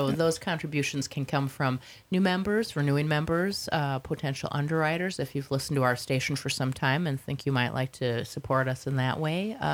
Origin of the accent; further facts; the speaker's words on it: Minnesota, United States; I think it's known that I'm from Minnesota. Yes.